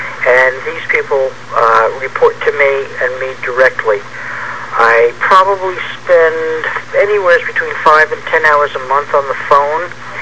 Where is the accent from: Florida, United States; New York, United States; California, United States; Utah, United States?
California, United States; San Diego; I'm from San Diego, and the reason I started management myself was because I got ripped off